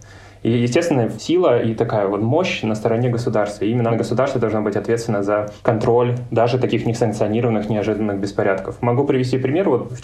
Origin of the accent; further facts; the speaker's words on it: Russia; и я как бы из России, я пошел посмотреть, конечно же